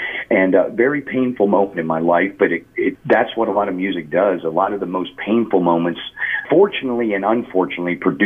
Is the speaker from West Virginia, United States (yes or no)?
no; Pennsylvania, United States; born there; now in Arizona, United States; My states are, I was born in Pennsylvania, so it ended with an A.